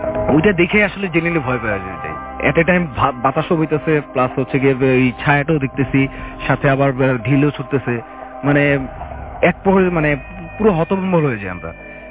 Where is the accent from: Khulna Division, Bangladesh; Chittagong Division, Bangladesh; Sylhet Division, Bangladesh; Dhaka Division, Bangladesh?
Dhaka Division, Bangladesh; Narayanganj; নারায়ণগঞ্জ থেকে আসছি।